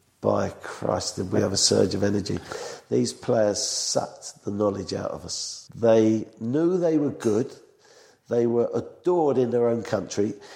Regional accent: England, United Kingdom; I'm from England.

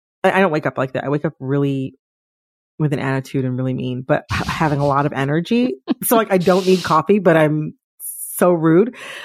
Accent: Midwest, United States; But to me as an American from the Midwest, I find it very authoritative

